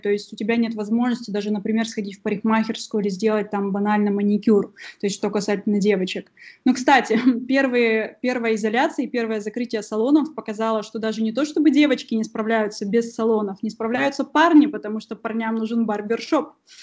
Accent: Ural, Russia; Я из России, я с Урала. Я думаю, что кто знает, что это за регион, там часто бывает холодно и снежно. И как-то вот скажу так, что до 25 лет своей жизни я находилась там.

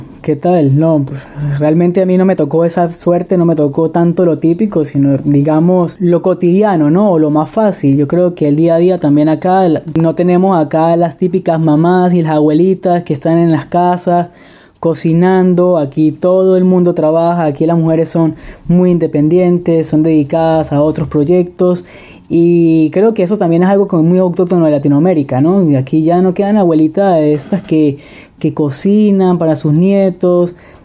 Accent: San Cristóbal, Táchira, Venezuela; amo la comida venezolana, amo la comida de mi país, de mi pueblo, sobre todo de San Cristóbal.

